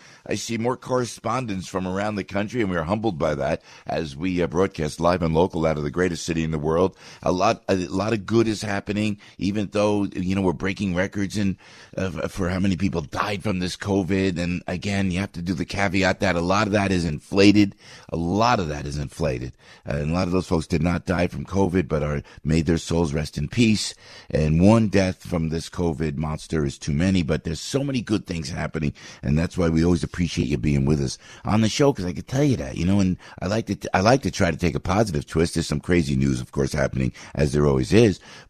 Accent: New Jersey, United States; That's me … from my home state, New Jersey, USA.

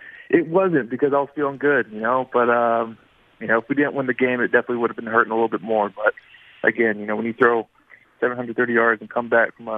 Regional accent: Atlanta, Georgia, United States; Yeah, I'm already back down in Atlanta, you know, my hometown, and I'm back to training already.

